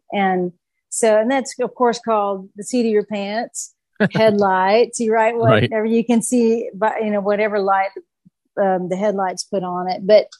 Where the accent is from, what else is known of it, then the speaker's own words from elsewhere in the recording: the South, United States; I grew up in the South. I was baptized the First Baptist of Harrogate, where the men all smoked packs of cigarettes out on the front porch